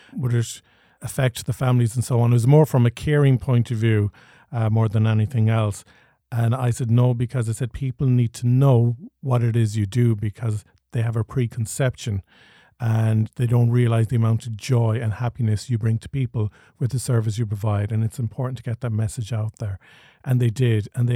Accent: Ireland; And I suppose there can be that island mentality as well, being Irish.

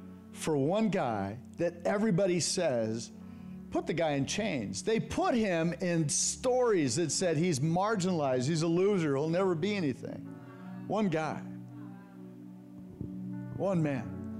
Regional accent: Santa Cruz, California, United States; also born or lived in La Jolla; I was born at Scripps in La Jolla. Bam. Judy was born in the city, San Francisco. She grew up in Santa Rosa, and I grew up in Santa Cruz.

